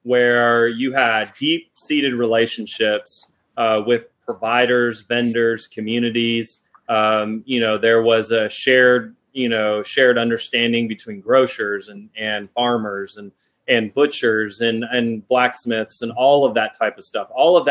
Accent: Houston, Texas, United States; I grew up in Houston, so I saw Arthur Anderson and Enron completely disappear.

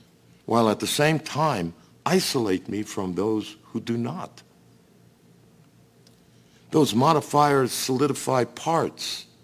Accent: United States; But I am not a Jewish American. I'm not a white American. I'm an American.

